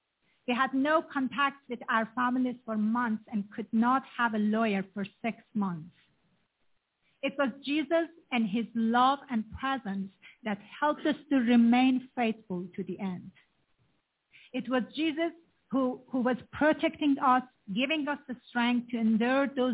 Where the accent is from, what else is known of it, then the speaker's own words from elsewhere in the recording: Iran; English is a second language; I grew up in Iran